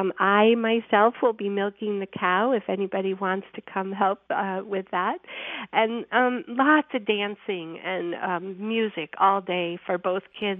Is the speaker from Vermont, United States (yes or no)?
yes; Vermont, United States; now in California, United States; I grew up in Vermont, where there's definitely a winter and cold and, you know, time that's sort of forced inside.